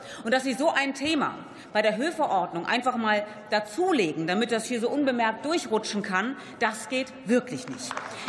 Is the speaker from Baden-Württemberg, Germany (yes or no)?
no; Lower Saxony, Germany; In meiner Heimat in Niedersachsen haben sich bei der Polizei über 1 Million Überstunden angesammelt.